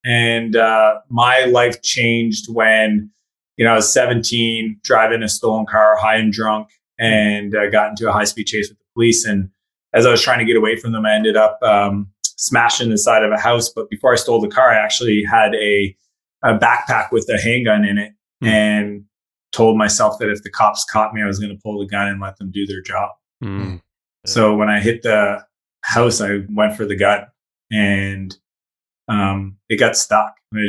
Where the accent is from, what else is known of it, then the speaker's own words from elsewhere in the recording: East Coast, Canada; I'm from Canada, East Coast Canada.